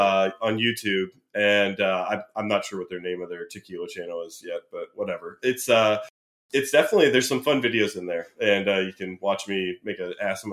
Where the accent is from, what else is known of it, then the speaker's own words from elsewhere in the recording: Minnesota, United States; so I'm from Minnesota, but not only around Minnesota